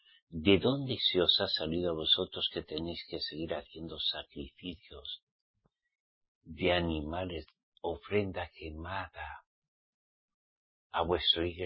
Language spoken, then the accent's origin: Spanish; Spain; soy español, soy español.